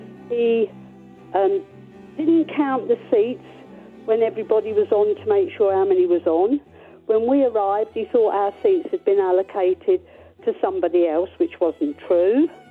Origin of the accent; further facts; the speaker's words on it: Stevenage, East of England, United Kingdom; I come from Stevenage.